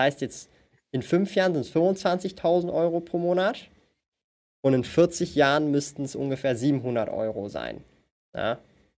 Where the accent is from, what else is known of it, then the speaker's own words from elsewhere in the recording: Switzerland; ich komme ja auch aus der Schweiz